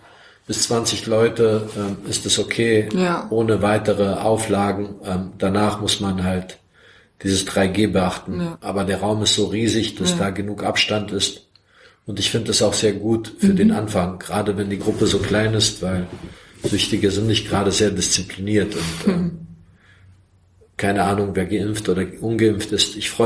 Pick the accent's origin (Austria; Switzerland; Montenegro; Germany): Montenegro; in ein paar anderen Städten in meiner Heimat in Montenegro